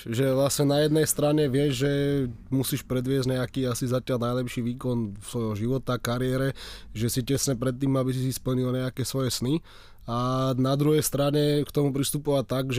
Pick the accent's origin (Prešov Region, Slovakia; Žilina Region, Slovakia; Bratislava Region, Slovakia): Žilina Region, Slovakia; Žilina; ja som zo Žiliny